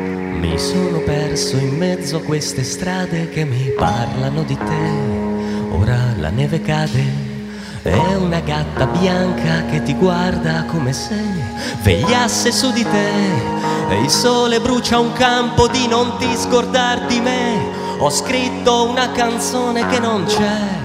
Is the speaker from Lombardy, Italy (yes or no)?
yes; Legnano, Lombardy, Italy; born or raised there